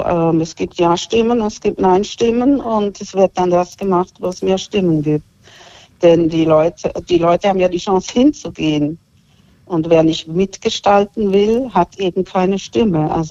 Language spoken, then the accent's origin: German; Switzerland; German is a second language; Ja, ich bin Schweizerin und bin in der Schweiz aufgewachsen und habe da eben die direkte Demokratie mitbekommen.